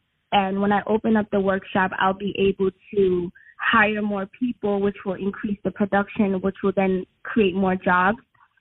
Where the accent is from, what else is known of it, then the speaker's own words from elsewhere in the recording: Ghana; now in United States; Ghana is my home country, and I feel like, you know, I'm fortunate to be a United States citizen, but, you know, I never forget home